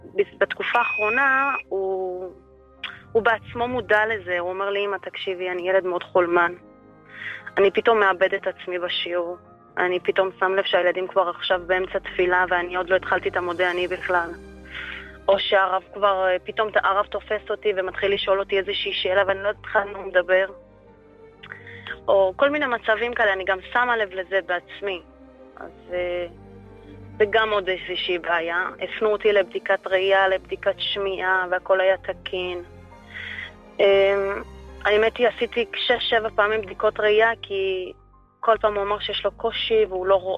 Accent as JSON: {"language": "Hebrew", "town": "Ashdod", "region": "Southern District", "country": "Israel", "said": "אני מאשדוד."}